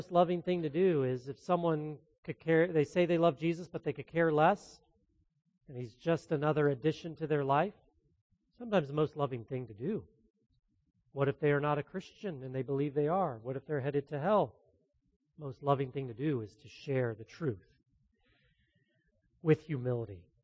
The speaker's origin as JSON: {"language": "English", "town": "Columbus", "region": "Ohio", "country": "United States", "tie": "born or raised there", "also_born_or_lived": "Virginia / Indiana", "said": "growing up in Columbus, you tend to be a fan of both Cleveland and Cincinnati teams."}